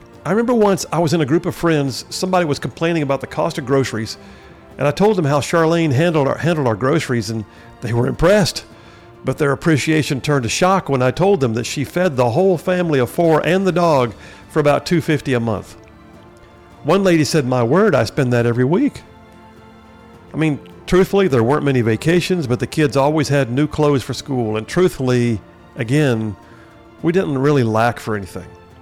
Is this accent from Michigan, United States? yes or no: no; Alabama, United States; In my home state of Alabama, where I'm sitting right now